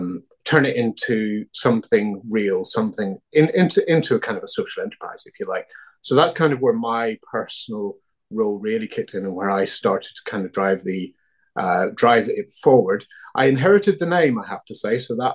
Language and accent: English; Northern Ireland, United Kingdom; I was growing up in the Troubles in Northern Ireland. I was off school sick a lot. I was sent off to this terrible boarding school in Belfast.